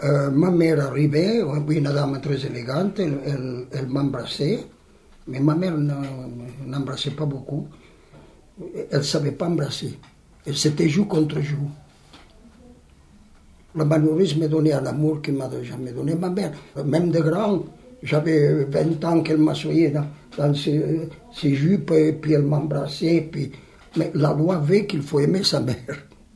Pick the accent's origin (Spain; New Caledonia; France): Spain; Catalonia; Vous savez, la nature en Catalogne, mon pays natal, c'est comme au Pays Basque de mon père, elle a une odeur.